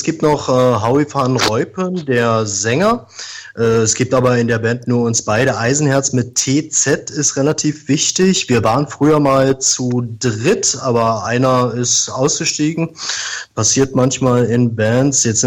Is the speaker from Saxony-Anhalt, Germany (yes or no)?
yes; Saxony-Anhalt, Germany; Wir kommen aus Sachsen-Anhalt, aus einem, ja, aus einer Kleinstadt zwischen Magdeburg und Halle